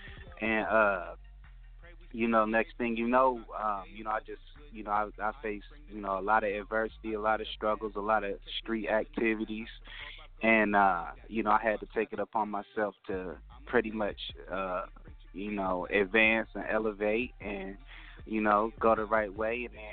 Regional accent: Cincinnati, Ohio, United States; now in Phoenix, United States; I'm originally from Cincinnati, Ohio. I'm sure you could probably tell that. And then I was pretty much forced to come

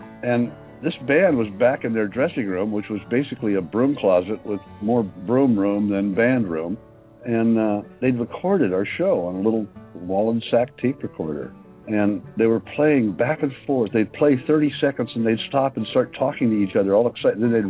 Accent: California, United States; I grew up in Orange County, California, home of the John Birch Society.

